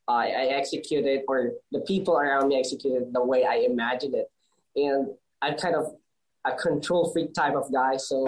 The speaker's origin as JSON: {"language": "English", "town": "Manila", "region": "Metro Manila", "country": "Philippines", "said": "I'm from Manila. It's the Luzon, or the kind of north part of the Philippines."}